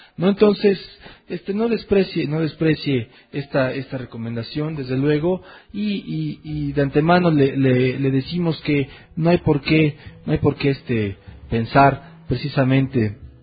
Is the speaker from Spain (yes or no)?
no; Mexico; nos perjudican a nosotros como nación mexicana